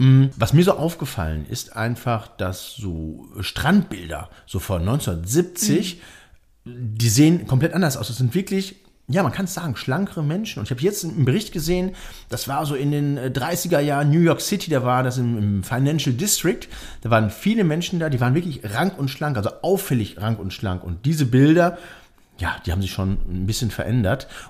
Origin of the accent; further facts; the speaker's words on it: Cologne, North Rhine-Westphalia, Germany; wir kommen ja aus Köln